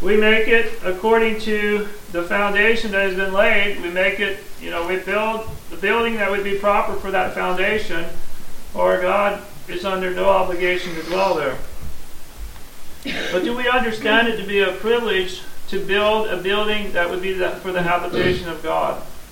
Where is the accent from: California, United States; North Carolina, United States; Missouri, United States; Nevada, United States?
Missouri, United States; moved away as an adult; I was born and raised in Scotland County, Missouri. It's in the northeast corner of the state, approximately 80 miles from here.